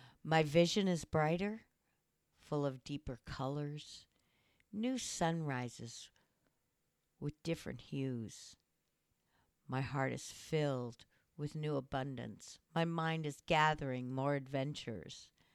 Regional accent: Midwest, United States; I was raised in the Midwest, an only child. Given many opportunities others in my area didn't have, the land was flat, easy paths to hike and play.

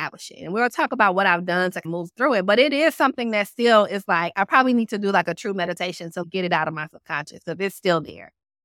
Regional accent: the South, United States; accent: Southern; I'm constantly checking myself around my Southern accent.

